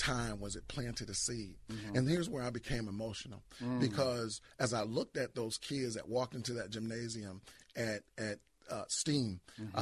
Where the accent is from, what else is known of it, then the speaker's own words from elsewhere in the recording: Ann Arbor, Michigan, United States; I grew up in Ann Arbor, Michigan.